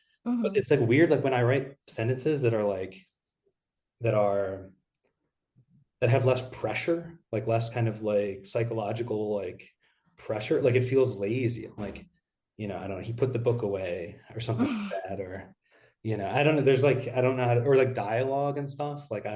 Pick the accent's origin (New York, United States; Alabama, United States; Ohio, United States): Ohio, United States; like I grew up in Ohio in like a suburb of Cleveland.